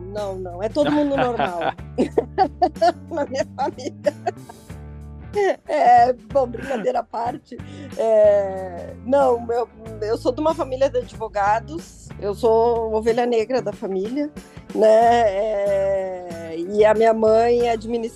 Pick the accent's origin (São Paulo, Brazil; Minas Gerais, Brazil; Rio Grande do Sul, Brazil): Rio Grande do Sul, Brazil; Santana do Livramento; born there; Eu falo espanhol igual eu falo português. Eu nasci no interior, né, em Santana do Livramento, e essa cidade de fronteira, né, na verdade é uma fronteira aberta